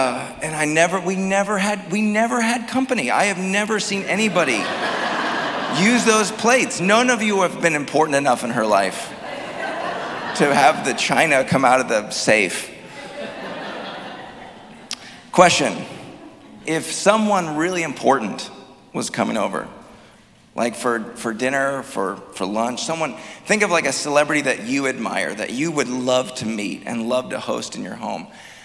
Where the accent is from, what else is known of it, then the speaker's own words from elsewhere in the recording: Appleton, Wisconsin, United States; I grew up in Appleton, but I raise my kids now. We live in the Hortonville School District.